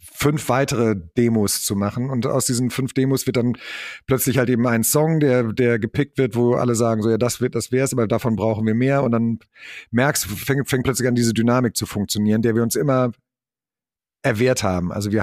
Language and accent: German; Münster, North Rhine-Westphalia, Germany; also wir kommen mehr oder weniger aus der Provinz, aus dem Vorort von Münster, wollten statt Fußballverein tatsächlich eine Band machen